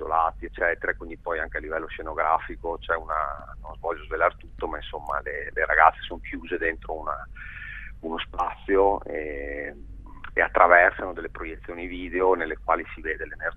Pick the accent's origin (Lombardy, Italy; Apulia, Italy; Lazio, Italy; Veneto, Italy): Veneto, Italy; Venice; also born or lived in Paris; now in Buenos Aires, Argentina